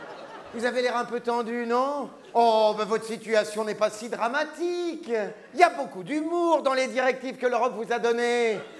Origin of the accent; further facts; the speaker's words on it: France; Chez nous, en France, au gouvernement, ils sont tous de la gauche flottante.